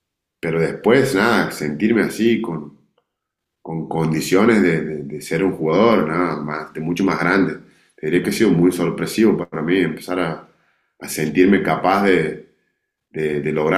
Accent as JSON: {"language": "Spanish", "region": "Santiago del Estero", "country": "Argentina", "said": "en mi familia, soy de Santiago del Estero, todos los domingos es folclore"}